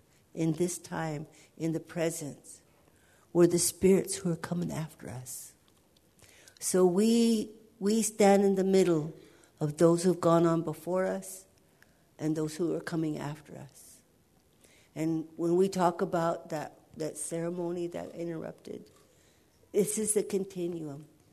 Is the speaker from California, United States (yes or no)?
yes; California, United States; we come from Wiat area here, but we come from the World Renewal Religion.